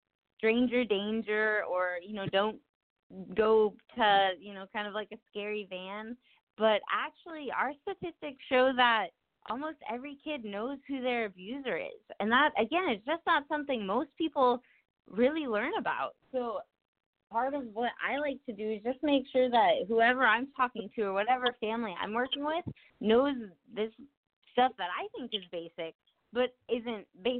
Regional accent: Nebraska, United States; So you're from Pennsylvania and I'm from Nebraska

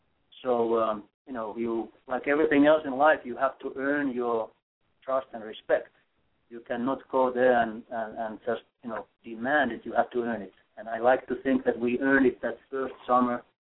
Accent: Finland; English is a second language; I grew up on the countryside in Finland, about 15 miles from the town, and you know, my father is a farmer

